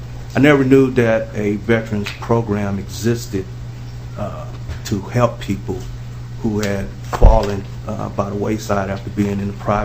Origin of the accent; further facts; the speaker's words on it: Little Rock, Arkansas, United States; also born or lived in Virginia / California / Florida; now in Minnesota, United States; And I tell you, I'm from Little Rock, Arkansas, and I've lived in Virginia, California. I've also been down in Florida for a little bit because of my career before I came to Minnesota.